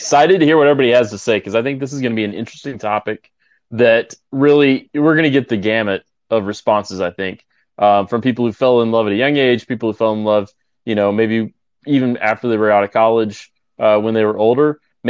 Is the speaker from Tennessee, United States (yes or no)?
yes; Tennessee, United States; I grew up in the Southeast, in Tennessee, and it was just college football dominates everything.